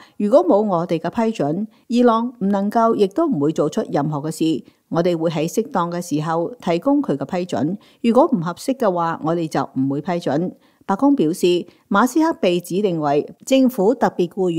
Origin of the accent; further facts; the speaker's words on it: United States; 要用我们美国人纳税的钱